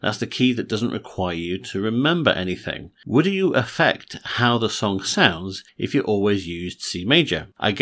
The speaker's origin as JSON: {"language": "English", "region": "London", "country": "United Kingdom", "said": "from London."}